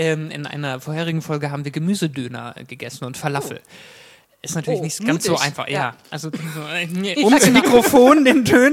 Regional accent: Mainz, Rhineland-Palatinate, Germany; Ich bin Mainzer. Von der anderen Rheinseite.

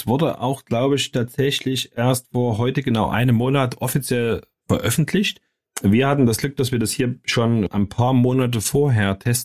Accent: Saxony, Germany; accent: Saxon; wenn ich mit meinem sächsischen Akzent, ich glaube, man hört den manchmal ein bisschen hier raus.

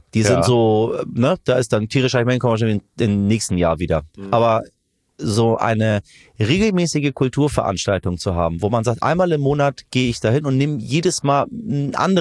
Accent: Tehran, Tehran Province, Iran; now in Hamburg, Germany; aber ich bin ja gar nicht Hamburger. Ich bin ja Iraner.

